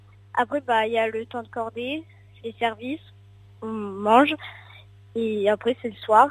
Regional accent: Coucy-le-Château, Hauts-de-France, France; J'ai 12 ans. Je viens de Coucy-le-Château. C'est dans l'Aisne.

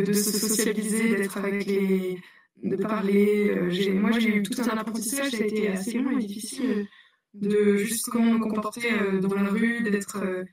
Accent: France; Je redécouvre certains aspects de notre culture, de ce qui a fait aussi mon identité en grandissant ici en France.

